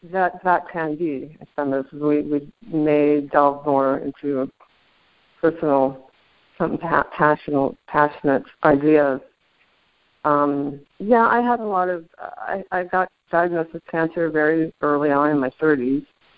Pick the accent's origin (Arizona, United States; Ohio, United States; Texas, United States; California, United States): Arizona, United States; moved away as an adult; Well, even though I had a great childhood growing up in Arizona, at some point I had to to leave Arizona because culturally it's also a desert.